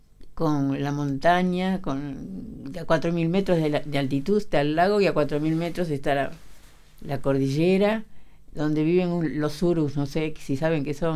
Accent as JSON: {"language": "Spanish", "country": "France", "also_born_or_lived": "Paris", "said": "Bueno, soy francesa también. Y viví 10 años en París"}